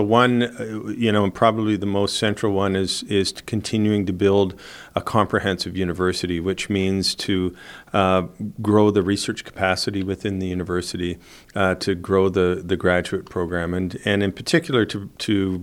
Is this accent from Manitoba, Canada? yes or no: yes; Winnipeg, Manitoba, Canada; Well, you know, I grew up in Winnipeg, and so Lethbridge is certainly windy, but Winnipeg is certainly also called the windy city of Canada.